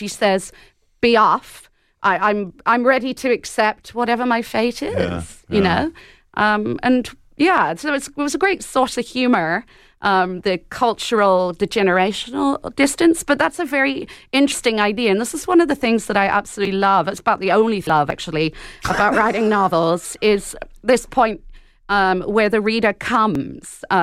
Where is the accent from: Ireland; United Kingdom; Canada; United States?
Ireland; I'm obviously from Ireland originally, my Irish Catholic culture.